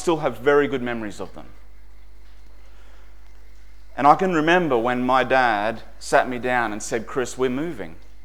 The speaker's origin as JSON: {"language": "English", "town": "Nambour", "region": "Queensland", "country": "Australia", "tie": "born there", "said": "My mum stayed down on the Sunshine Coast. I was born in Nambour Hospital, and then as soon as I was well enough to leave hospital"}